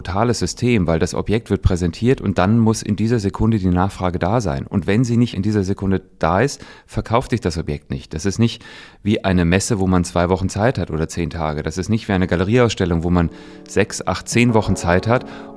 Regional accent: Kassel, Hesse, Germany; Ich bin in Kassel aufgewachsen, da gab es nicht viel außer großartige Sammlungen

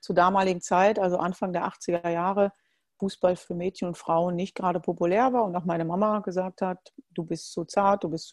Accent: Germany; die Bundestrainerin in Deutschland, bin zurück in meine Heimat, bin dort angekommen, wo ich lange für gespielt habe

